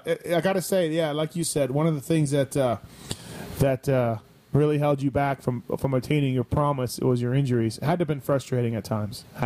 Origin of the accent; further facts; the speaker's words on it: Canada; as a kid growing up in Canada